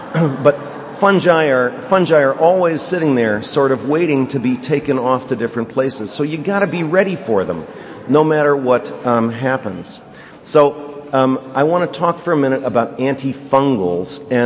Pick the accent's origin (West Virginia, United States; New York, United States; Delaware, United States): New York, United States; Buffalo; I grew up in Buffalo, so we never had to worry about that.